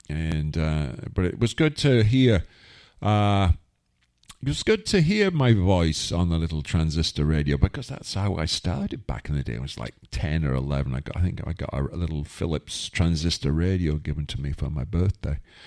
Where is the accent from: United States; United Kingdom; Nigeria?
United Kingdom; Wigan, North West England; Northern Soul, which is something I grew up with back in my hometown of Wigan.